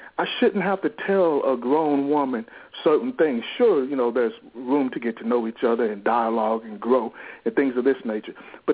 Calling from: Houston, Texas, United States; But anyway … I'm calling from Houston, Texas.

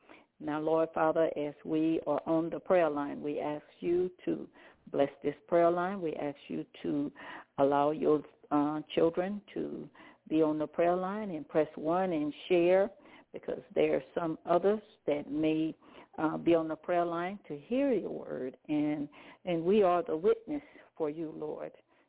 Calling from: Baton Rouge, Louisiana, United States; I'm calling from Baton Rouge, Louisiana.

